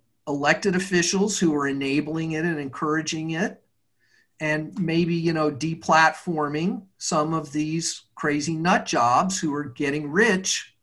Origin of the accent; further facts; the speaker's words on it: Houston, Texas, United States; But I am from Houston, right.